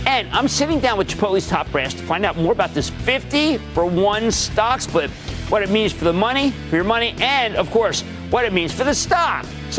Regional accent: New Jersey, United States; Let's go to Vic, my home state of New Jersey.

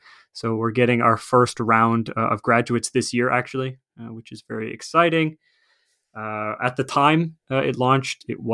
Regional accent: Canada; as I am originally from Canada, so North America

